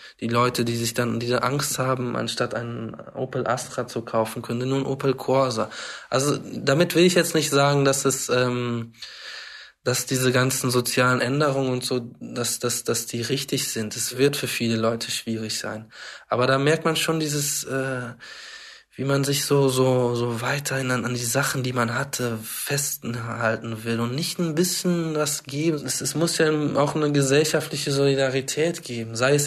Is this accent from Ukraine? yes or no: no; Portugal; now in Germany; ich komme aus Portugal, ich bin Portugiese. Ich habe auch einen deutschen Pass